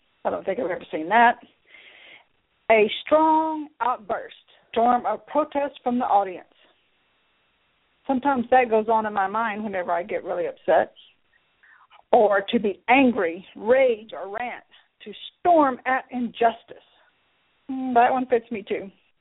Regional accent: Oklahoma, United States; Now, I grew up in Oklahoma in a rural community, and we grew up going to the storm cellar.

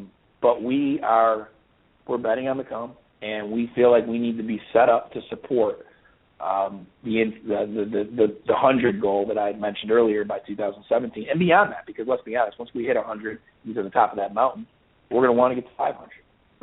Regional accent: New York, United States; now in Alabama, United States; I'm from New York and I live in Alabama, so I already have a reputation down here of being a faster talker and mover than everybody.

